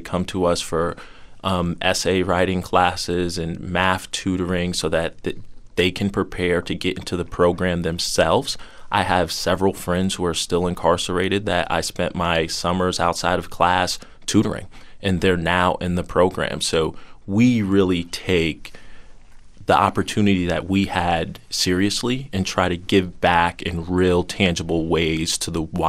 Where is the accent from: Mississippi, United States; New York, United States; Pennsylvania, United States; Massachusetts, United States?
New York, United States; Albany; You know, I am originally from Albany, New York. I grew up in a single parent household, child of a disabled mother.